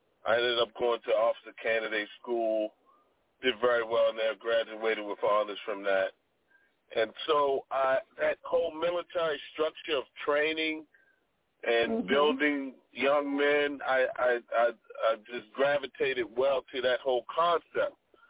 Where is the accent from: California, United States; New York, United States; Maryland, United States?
Maryland, United States; Baltimore; growing up in Park Heights, I mean, that's cursing, that's your second language.